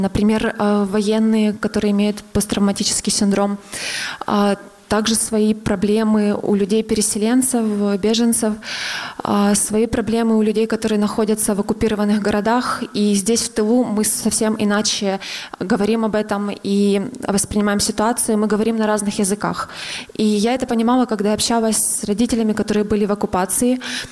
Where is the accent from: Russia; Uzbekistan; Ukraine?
Ukraine; Pervomaisk, Luhansk Oblast; born or raised there